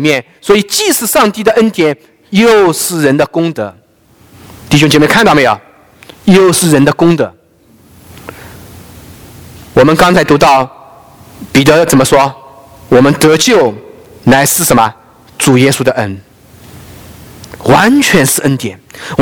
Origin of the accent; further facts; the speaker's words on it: China; 我们来自大陆的弟兄姐妹都有这样的经历吧？